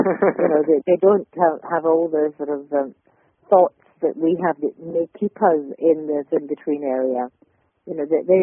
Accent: Scotland, United Kingdom; I'm a Scot, you probably hear

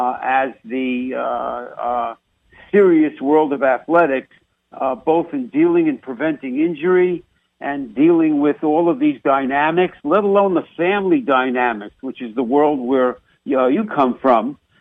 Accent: New York, United States; accent: New York; I did catch your Canadian accent mixed with my New York accent while we're talking.

